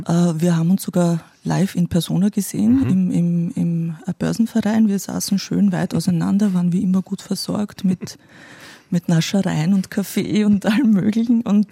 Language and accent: German; Austria; wie du weißt, komme ich aus Österreich